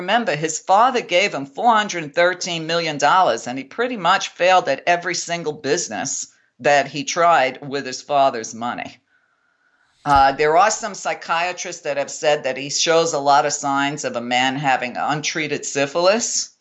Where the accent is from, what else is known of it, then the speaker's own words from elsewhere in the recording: New York, United States; I mean, listen, I grew up in New York at the same time he did. We're almost the same age.